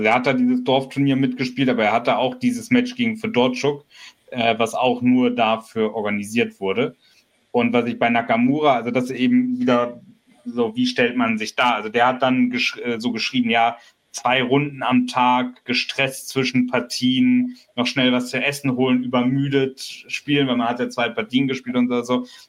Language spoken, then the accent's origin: German; Hamburg, Germany; also als Hamburger, als ursprünglich Hamburger, war ich zuallererst immer